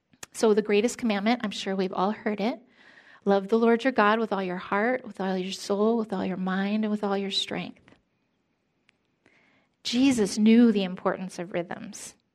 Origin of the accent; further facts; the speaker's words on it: Michigan, United States; I remember growing up in Michigan with my grandparents. We'd go over to my grandparents' house, and we would watch the old big band shows